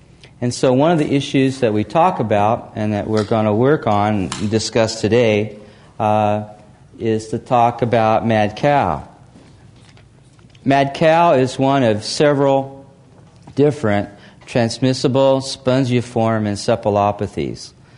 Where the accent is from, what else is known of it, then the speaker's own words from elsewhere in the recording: Kansas, United States; now in Davis, United States; I grew up in Kansas, a small farm near a town that had fewer than 200 people in it.